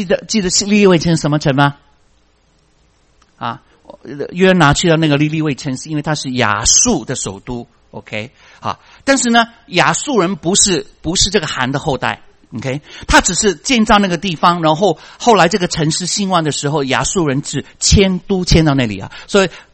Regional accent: United States; 好像我们美国人很无辜被夹在中间

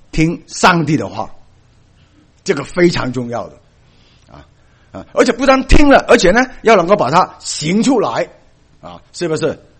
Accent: Guangdong, China; accent: Cantonese-accented Mandarin; Chinese is a second language; also born or lived in Hong Kong; 因为我是广东人，我讲的都是广东国语

